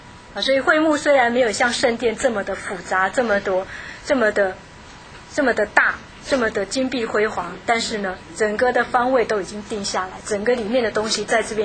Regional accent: China; 我说我们中国人很喜欢房子是什么坐北朝南向

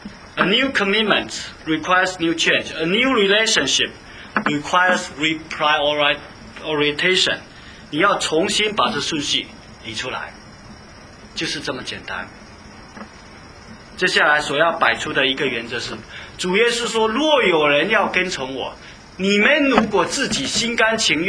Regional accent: China; 我们中国人打仗的时候经常说一句话

